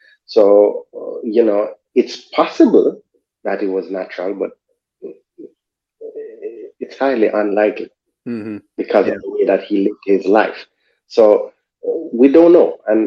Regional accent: Jamaica; I'm from Jamaica. I'm from a small Caribbean country that fight of slavery and all of that, and being a black person

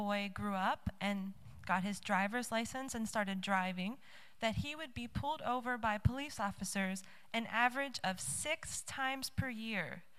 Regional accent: United States; as my home country, the United States, is in the throes of racial segregation and uprising and modern-day lynchings as we speak.

